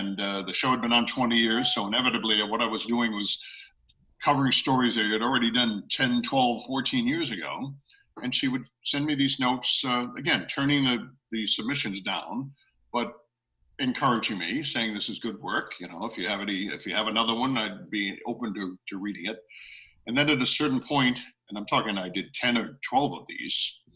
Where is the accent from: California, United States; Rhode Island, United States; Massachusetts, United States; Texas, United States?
Rhode Island, United States; Providence; I grew up in Providence, born and raised, okay, so I went to Catholic schools all my life.